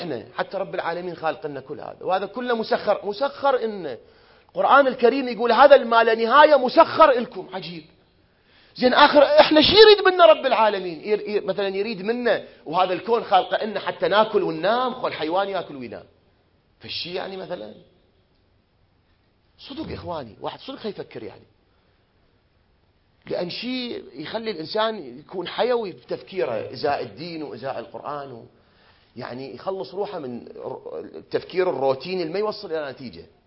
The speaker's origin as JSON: {"language": "Arabic", "country": "Iraq", "said": "إحنا أبناء البلد المقدس، العراق كله بلد خاص، هذا الكلام مو أقوله لأني من هذا البلد لا والله"}